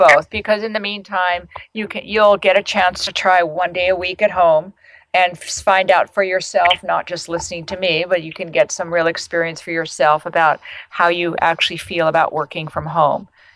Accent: California, United States; My home state. Hello, California.

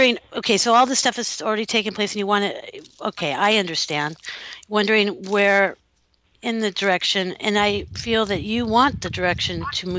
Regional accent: United States; I mean, I'm talking about here out where we were raised in America, you know, whatever Americans that we are.

